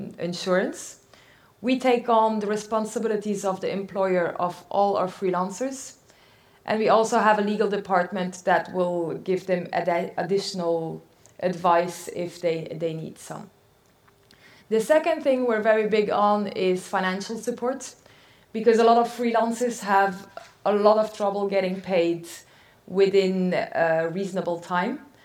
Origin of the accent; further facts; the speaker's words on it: Belgium; and we're from Belgium.